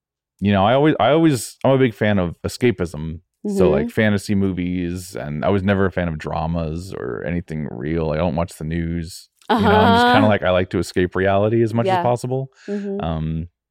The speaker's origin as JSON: {"language": "English", "region": "Florida", "country": "United States", "tie": "born or raised there", "said": "I grew up in the Florida Keys. So we were on an island. And so it's kind of like hard to find a lot of stuff."}